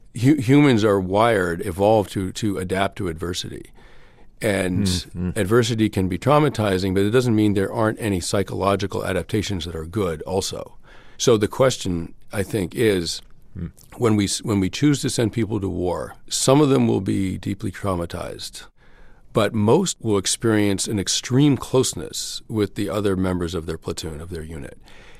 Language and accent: English; New York, United States; We saw that I'm from New York, and we saw that in New York after 9/11.